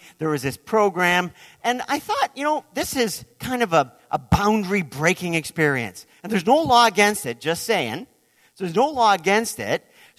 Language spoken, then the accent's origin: English; Lloydminster, Saskatchewan, Canada; because I grew up in Canada's border city. Did you know there was a border city? Lloydminster, Saskatchewan